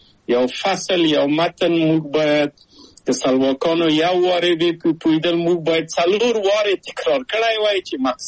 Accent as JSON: {"language": "Pashto", "region": "Kabul", "country": "Afghanistan", "tie": "born or raised there", "moved": "as an adult"}